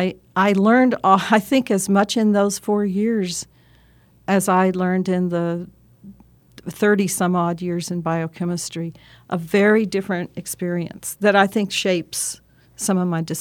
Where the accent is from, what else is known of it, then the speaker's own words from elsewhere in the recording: Texas, United States; Born and raised in the great state of Texas, Bill, and educated at Texas A&M, got my degree in biochemistry at Colorado State University.